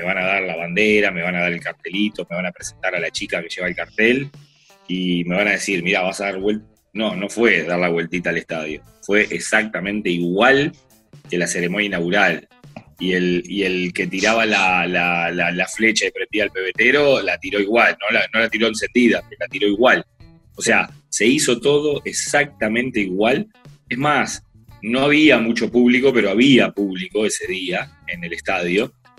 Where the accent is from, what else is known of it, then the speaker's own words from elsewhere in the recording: Uruguay; a deportistas como somos los uruguayos y los sudamericanos